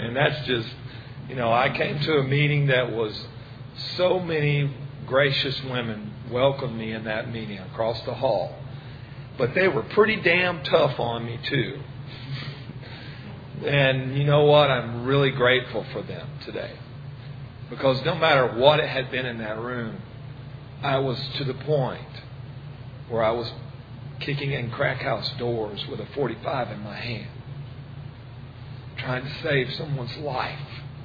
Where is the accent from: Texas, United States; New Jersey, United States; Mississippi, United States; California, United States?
Texas, United States; Friendswood; We're from Friendswood, and it's just a little bit south of Houston.